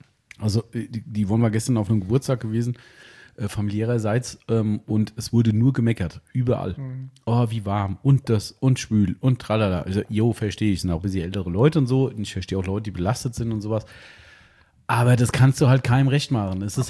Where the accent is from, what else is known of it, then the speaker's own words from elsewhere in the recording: Hesse, Germany; da fährt man sich als Hesse relativ ungern hin.